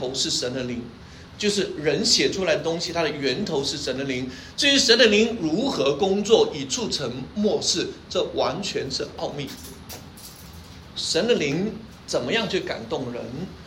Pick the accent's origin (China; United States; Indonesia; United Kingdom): China; 就是它翻译成我们中国人能够理解的这个意思。